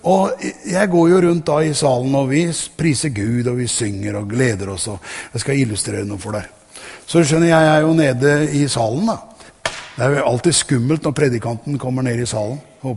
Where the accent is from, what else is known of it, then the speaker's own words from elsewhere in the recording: Sarpsborg, Østfold, Norway; Vet du at jeg jo egentlig fra Tune og Sarpsborg, og hjemme i Sarpsborg